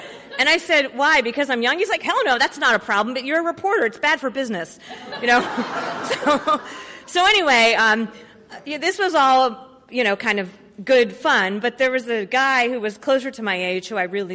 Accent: Pittsburgh, Pennsylvania, United States; I grew up not in Pikesville, but in the Pikesville of Pittsburgh, which is known as Squirrel Hill. So I grew up … in Squirrel Hill, and I look like I do, and so if anyone met me, they just assumed I was Jewish

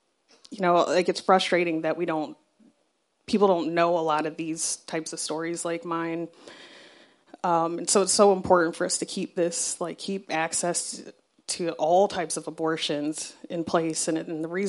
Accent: Arizona, United States; Like, my husband grew up in Baltimore. I grew up in Southern Arizona.

